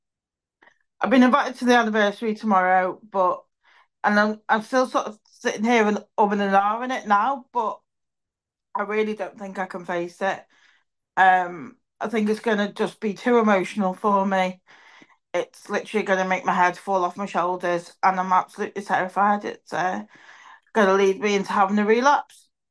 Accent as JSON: {"language": "English", "town": "Liverpool", "region": "North West England", "country": "United Kingdom", "said": "I'm from Liverpool."}